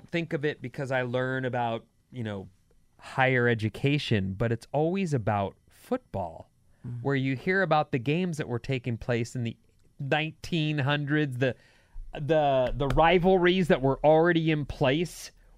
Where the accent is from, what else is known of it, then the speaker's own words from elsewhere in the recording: Irvine, California, United States; I grew up in Irvine, which was a town that was built before your very eyes.